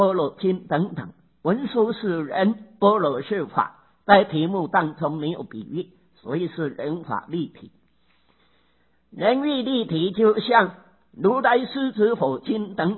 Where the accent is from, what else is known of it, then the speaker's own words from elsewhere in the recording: China; 我们中国人就喜好简略，所以简单称作佛这个字。